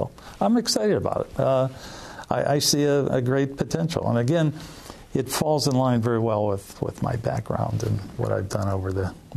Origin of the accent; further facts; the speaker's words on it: Cleveland, Ohio, United States; And I grew up in the Cleveland, Ohio area, and so to me, to have an opportunity to come to Detroit and play with the big boys, it was like, wow, this is it.